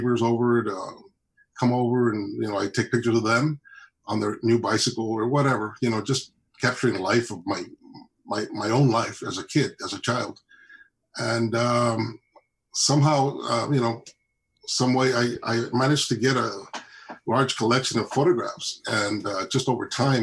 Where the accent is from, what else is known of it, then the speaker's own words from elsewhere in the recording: Calexico, California, United States; First of all, I was born in Calexico and, the Calexico Hospital, which is now a clinic, I believe. And, basically, the first home that I ever lived in was on First Street, and I grew up right